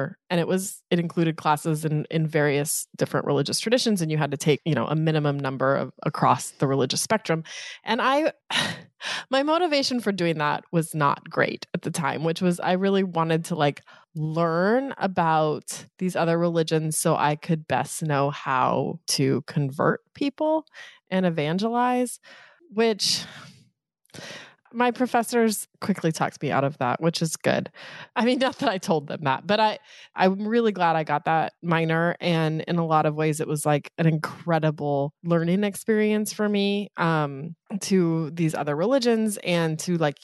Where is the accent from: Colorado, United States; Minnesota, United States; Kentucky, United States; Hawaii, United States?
Colorado, United States; literally in the towns that I grew up in Eastern Colorado.